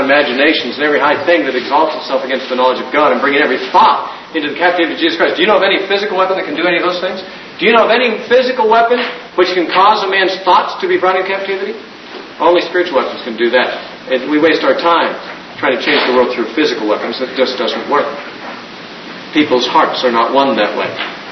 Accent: United States; I'm thankful that I'm an American.

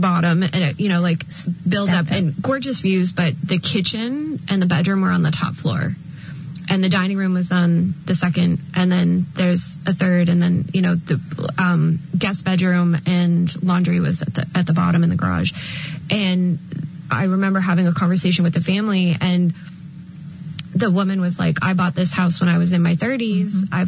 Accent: East Coast, United States; I'm so confused because I'm from the East Coast.

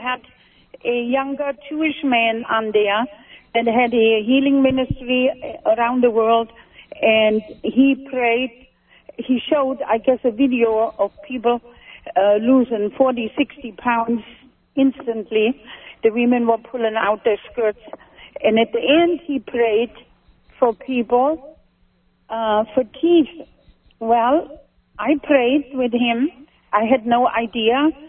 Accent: Germany; moved away as an adult; now in United States; Anyway, I was raised a Catholic in Germany. I was 25 years when I came to the States. I've been here now 50 years

